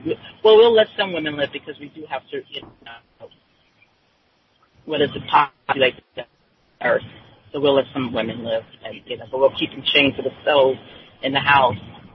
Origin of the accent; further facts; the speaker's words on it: California, United States; of course, I grew up in California, but we're definitely not a Bible Belt state.